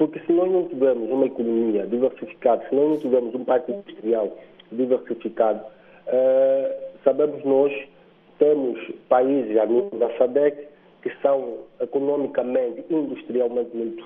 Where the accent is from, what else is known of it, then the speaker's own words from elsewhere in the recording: Angola; Nós, enquanto angolanos, é fundamental nós contextualizarmos a nossa própria realidade.